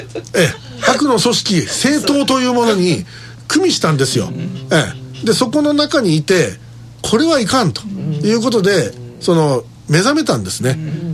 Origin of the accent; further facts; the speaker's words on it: Osaka, Japan